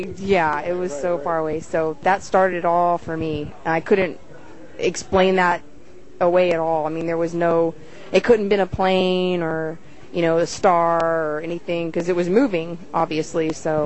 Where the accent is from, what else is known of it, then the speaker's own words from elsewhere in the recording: Texas, United States; Yes, it did. In my hometown, the first incident was actually in my mother's backyard.